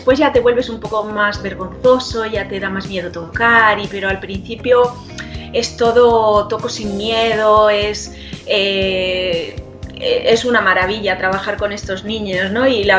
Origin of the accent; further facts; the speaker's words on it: Canary Islands, Spain; accent: Canarian; now in Barcelona, Spain; como hemos estado viviendo en Barcelona, en fin, sí, he perdido totalmente el acento, pero es verdad que lo recupero, ¿eh? Cuando estoy allá en el estudio me vuelvo muy canaria, muy canaria.